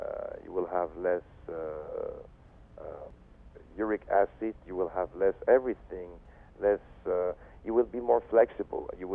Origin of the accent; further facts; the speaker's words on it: Belgium; English is a second language; now in United States; And when I came from Belgium to America, America is one of the best place in the world to teach yourself how to become better for yourself.